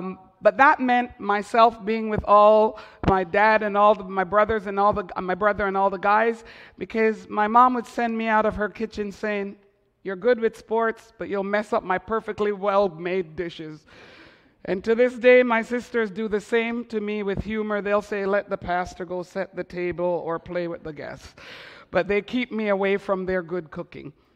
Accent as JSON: {"language": "English", "town": "Montreal", "region": "Quebec", "country": "Canada", "tie": "born or raised there", "also_born_or_lived": "Ottawa", "said": "Growing up in Montreal and then in Ottawa"}